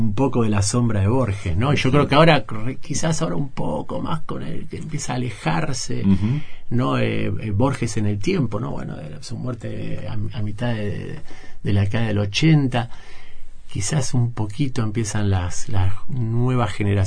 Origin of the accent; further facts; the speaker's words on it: Argentina; soy argentino, para nosotros